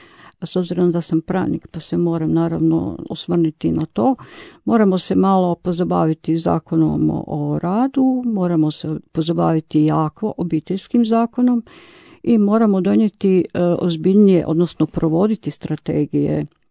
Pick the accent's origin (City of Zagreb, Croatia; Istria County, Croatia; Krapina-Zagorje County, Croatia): City of Zagreb, Croatia; Zagreb; U gradu, kod nas u Zagrebu, odnosno u Hrvatskoj